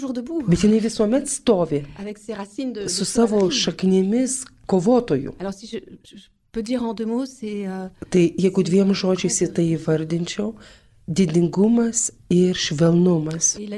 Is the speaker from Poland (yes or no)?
no; France; Lithuanian is a second language; aš kaip prancūzė